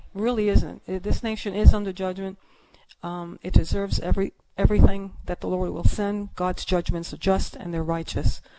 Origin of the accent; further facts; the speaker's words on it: United States; born there; that I was born in. I loved this nation. I mean, to the point where I really was very, very proud of being an American.